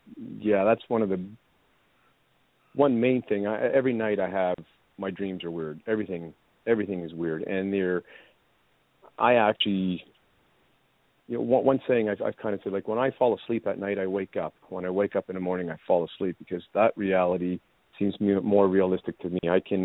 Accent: Scarborough, Ontario, Canada; back in 1976 when I was 10 years old. I grew up in Scarborough, Ontario

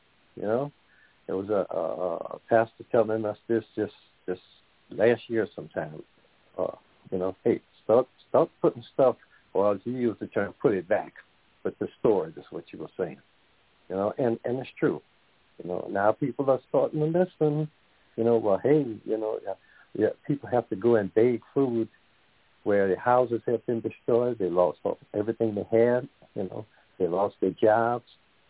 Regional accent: New Orleans, Louisiana, United States; Like I said before, growing up in New Orleans, I never seen a tornado until like last year sometime, I think it was.

